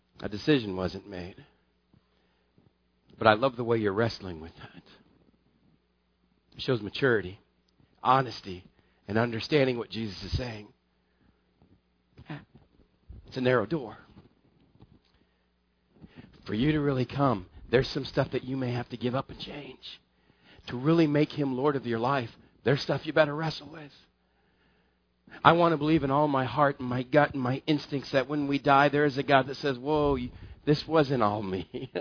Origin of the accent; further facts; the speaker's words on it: Arizona, United States; Well, I'm from Arizona. I kind of like the heat.